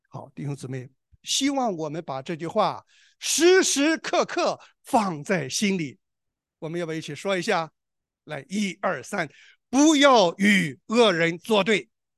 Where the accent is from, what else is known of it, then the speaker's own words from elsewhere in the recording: Shandong, China; 我们山东人啊